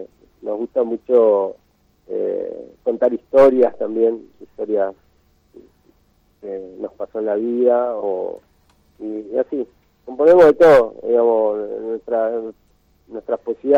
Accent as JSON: {"language": "Spanish", "town": "Resistencia", "region": "Chaco", "country": "Argentina", "tie": "born or raised there", "said": "Somos de Resistencia, sí, nacimos acá"}